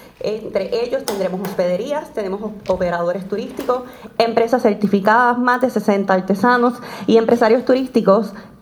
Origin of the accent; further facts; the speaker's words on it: Puerto Rico; como puertorriqueños continuaremos demostrando que nuestra solidaridad no conoce fronteras